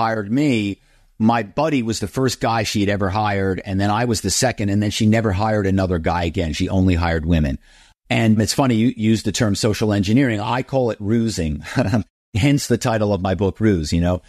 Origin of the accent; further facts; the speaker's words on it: Philadelphia, Pennsylvania, United States; So, I grew up in Philadelphia